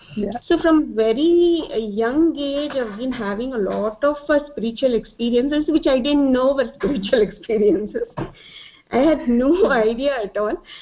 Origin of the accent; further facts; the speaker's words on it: Hyderabad, Telangana, India; I'm from Hyderabad, 52-year-old.